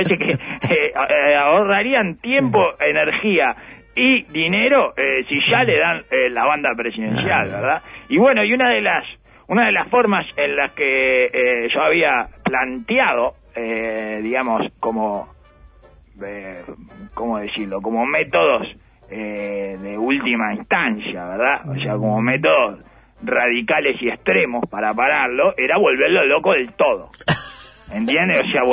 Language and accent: Spanish; Argentina; soy argentino y yo voy atrás